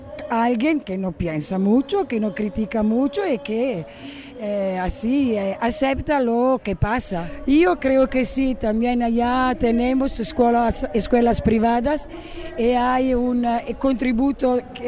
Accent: Italy; Spanish is a second language; pido también disculpa porque mi español no es tanto así, tan bueno. Soy italiana

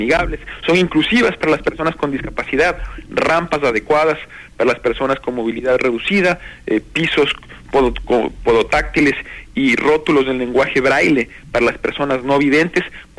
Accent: Quito, Pichincha, Ecuador; como quiteños, señalar lo profundamente orgullosos que estamos por aquello

